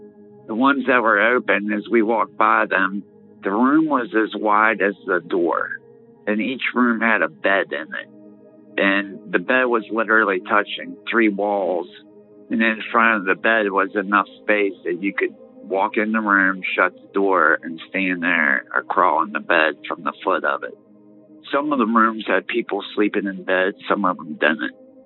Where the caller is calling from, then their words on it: West Virginia, United States; I'm calling from West Virginia.